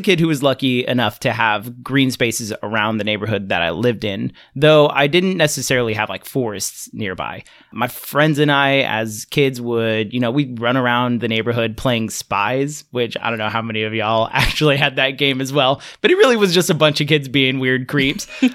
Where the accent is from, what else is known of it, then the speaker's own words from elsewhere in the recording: California, United States; One of those like special memories of growing up in the Central Valley, which doesn't happen enough any longer, is that every year during the winter, we have Thule fog that rolls down the mountain into the valley.